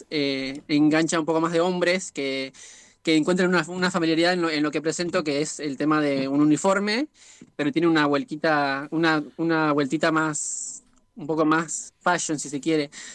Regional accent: General Alvear, Mendoza, Argentina; now in Buenos Aires, Argentina; Del sur de Mendoza, General Alvear se llama.

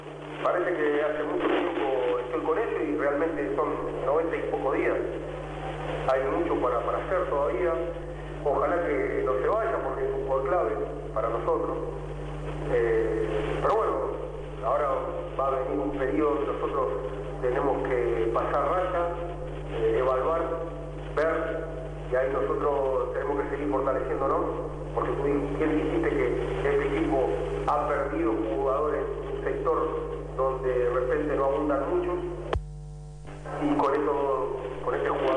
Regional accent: Uruguay; como entrenador, como uruguayo, me gustó verlo en la lista

